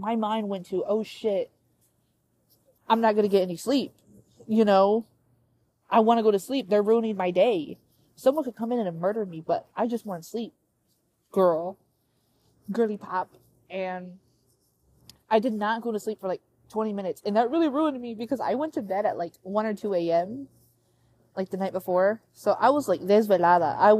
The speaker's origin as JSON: {"language": "English", "region": "Ohio", "country": "United States", "said": "So I'm from Ohio. Yippee! Shout out my Ohioans."}